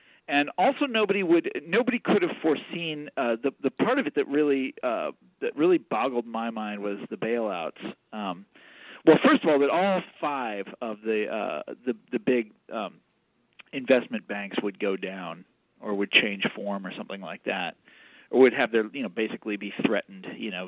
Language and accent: English; Kansas City, Missouri, United States; He's at the University of Missouri, Kansas City, my hometown.